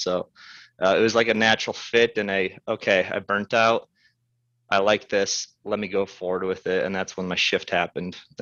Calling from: Chicago, Illinois, United States

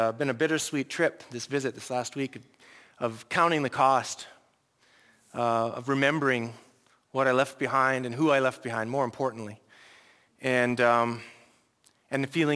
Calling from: Salem, Oregon, United States; I tell you, I come from Salem, Oregon right now, and it's twice the problem you have.

